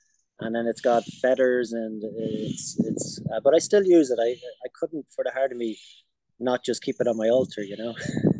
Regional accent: Leixlip, Kildare, Ireland; the first ever workshop I did was 2001 with Martin Duffy in my hometown, Leixlip.

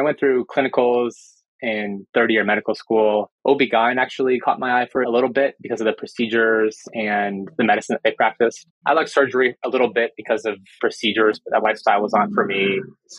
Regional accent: Mobile, Alabama, United States; Sure. So I grew up in Mobile, Alabama.

